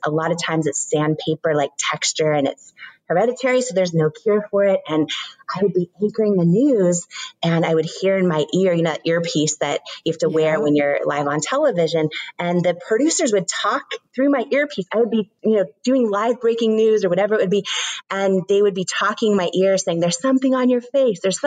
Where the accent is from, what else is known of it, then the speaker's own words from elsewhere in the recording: Washington, United States; I grew up in Washington State and neither of my parents had gone to college.